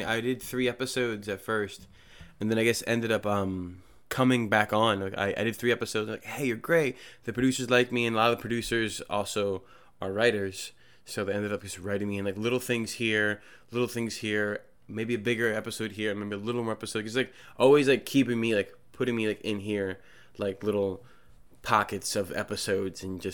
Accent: Trenton, New Jersey, United States; Went to Mercer County Community College in Trenton, where I'm from. I'm originally from Trenton, New Jersey.

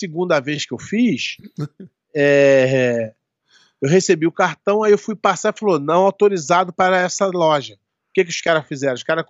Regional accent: Rio de Janeiro, Brazil; porra, eu sou brasileiro do Rio de Janeiro, não vou cair nessa, não.

